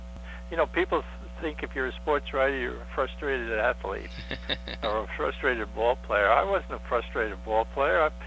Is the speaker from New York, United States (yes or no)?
yes; New York City, New York, United States; I grew up in Brooklyn in Bay Ridge in Our Lady of Angels Parish.